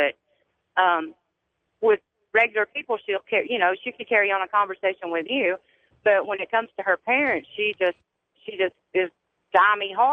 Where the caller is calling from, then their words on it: Louisiana, United States; I'm calling from Louisiana.